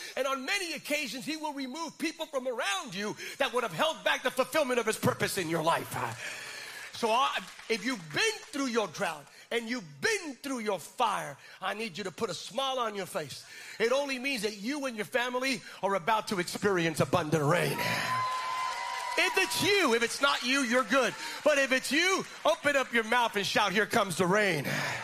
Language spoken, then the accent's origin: English; Bethlehem, Pennsylvania, United States; I'm from Bethlehem, Pennsylvania, originally.